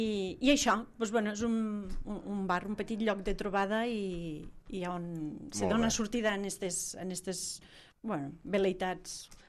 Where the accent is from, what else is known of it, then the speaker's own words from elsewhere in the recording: Tortosa, Catalonia, Spain; Jo sóc de Tortosa